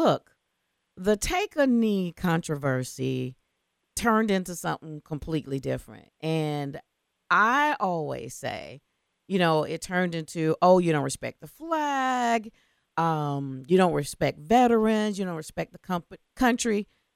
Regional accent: United States; born there; Yeah, I was born here. Right. I was born in America.

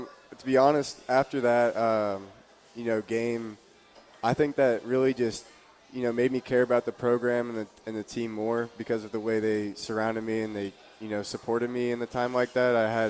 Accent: Brentwood, Tennessee, United States; So, as you said, I was from Brentwood, Tennessee, went to Ravenwood High School.

